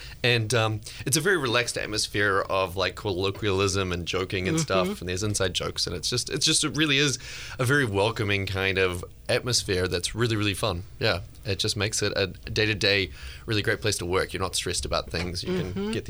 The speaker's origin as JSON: {"language": "English", "country": "New Zealand", "lives_now": "United States", "said": "So I'm a Kiwi."}